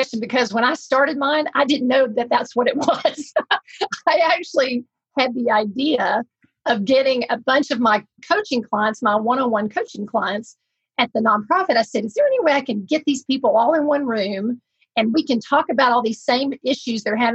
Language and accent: English; Alabama, United States; So I am from Alabama, born and raised here